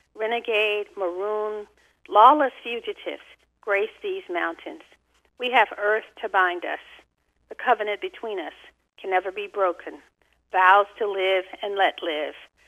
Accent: Kentucky, United States; no one ever mentioned that I was from Kentucky.

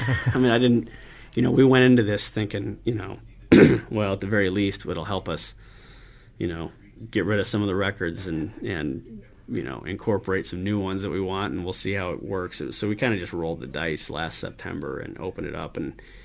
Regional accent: Vermilion, South Dakota, United States; I grew up in Vermilion, a lot of the times when I sit down to write, I find myself thinking about that town, and it's a college town

